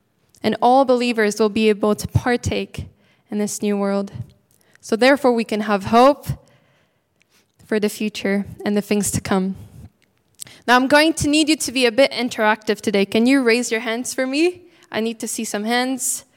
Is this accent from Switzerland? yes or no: yes; Switzerland; Actually, I'm from Switzerland, if some of you don't know, but they're back to being only able to meet with 10 people.